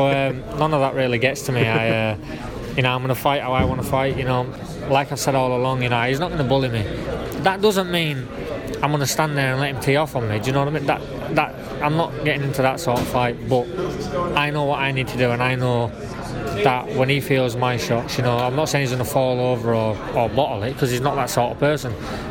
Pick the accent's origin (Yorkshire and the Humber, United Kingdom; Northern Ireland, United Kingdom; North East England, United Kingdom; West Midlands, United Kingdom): Yorkshire and the Humber, United Kingdom; Bradford; I know even though I'm from Bradford